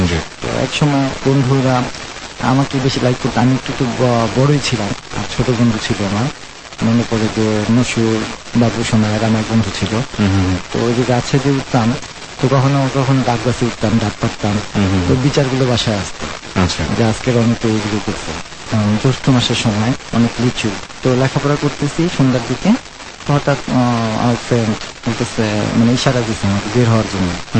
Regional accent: Rangpur, Rangpur Division, Bangladesh; আমার বেড়ে ওঠা রংপুরে, রংপুরে আমার জন্মস্থান।

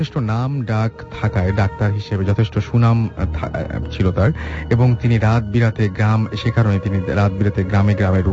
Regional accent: Bagerhat, Khulna Division, Bangladesh; আমার বাড়ি বাগেরহাট সদরেই অবস্থিত

